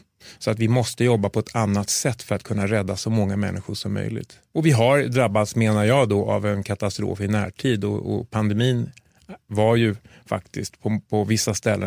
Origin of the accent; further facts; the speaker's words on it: Sweden; som svensk kirurg